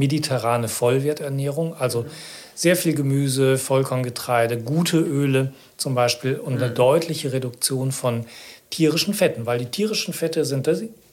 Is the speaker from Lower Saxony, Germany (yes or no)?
no; North Rhine-Westphalia, Germany; ich komme ja aus dem Ruhrgebiet. Genau, ich komme ja aus dem Ruhrgebiet.